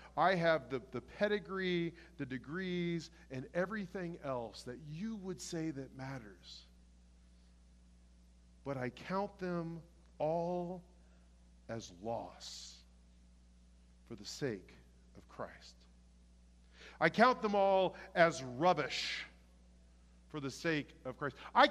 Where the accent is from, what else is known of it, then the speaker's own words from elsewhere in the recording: Houston, Texas, United States; By the way, I grew up in Houston. I know 5 and 15 by memory.